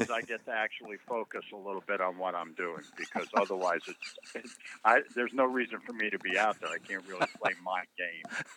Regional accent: Long Island, New York, United States; My twin brother Mitchie and I grew up on Long Island at a time, because we're very old, at a time when we used to beat the crap out of guys that played golf.

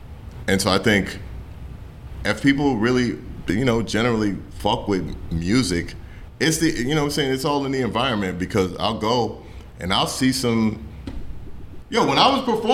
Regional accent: Jamaica; Like, we came from Jamaica, so it was just like.

